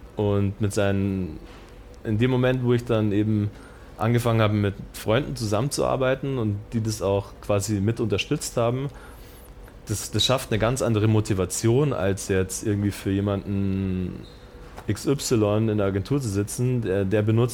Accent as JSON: {"language": "German", "town": "Munich", "region": "Bavaria", "country": "Germany", "said": "Aber wir sind nicht aus New York und San Francisco, sondern wir sind Münchner."}